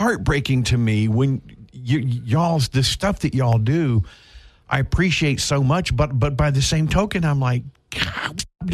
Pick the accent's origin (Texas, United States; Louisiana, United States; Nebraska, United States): Louisiana, United States; Shreveport; born there; Because I was born in Shreveport, but my mom was an Air Force brat born in Columbus, Ohio.